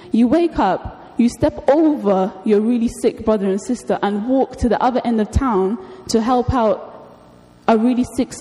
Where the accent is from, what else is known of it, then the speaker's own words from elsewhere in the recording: United Kingdom; or they think you're just asking because, you know, we're polite British people and you're supposed to ask